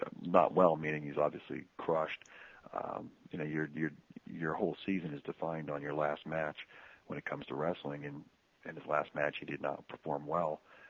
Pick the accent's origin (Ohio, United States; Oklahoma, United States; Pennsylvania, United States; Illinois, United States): Pennsylvania, United States; State College; But he's from State College, Pennsylvania. It's my hometown, so I've been watching Steve for a long, long time